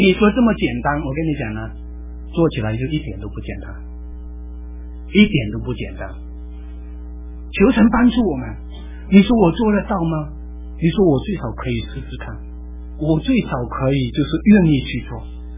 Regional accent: China; 我们中国人的背景，我们父母亲跟孩子讲 I love you 吗？

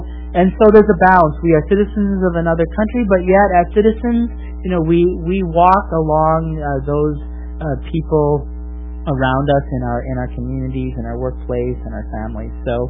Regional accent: United States; just as I, as an American, had different values as a Singaporean

